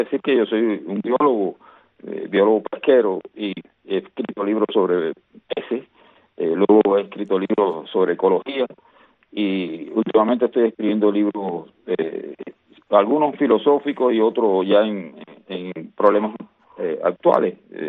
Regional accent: Santa Clara, Villa Clara, Cuba; Yo soy de Santa Clara.

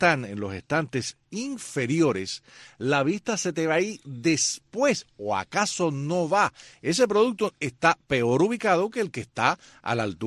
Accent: Cuba; moved away; nosotros cuando salimos de Cuba, la primera vez que entramos a un mercado capitalista, lo que nos llama la atención es la vivacidad de los colores de los productos del mercado.

